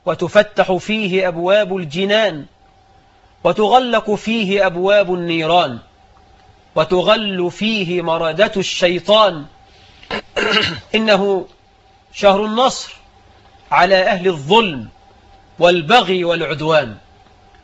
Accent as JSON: {"language": "Arabic", "country": "Egypt", "said": "ونحن كمصريين"}